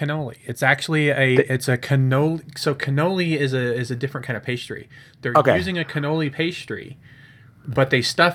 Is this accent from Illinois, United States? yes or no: yes; Chicago, Illinois, United States; I was born in Chicago.